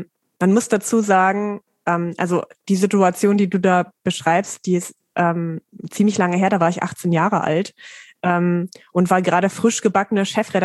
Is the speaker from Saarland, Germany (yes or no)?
no; Dessau, Saxony-Anhalt, Germany; Dessau in Sachsen-Anhalt.